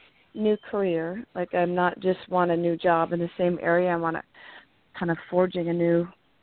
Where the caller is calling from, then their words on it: California, United States; I'm calling from California.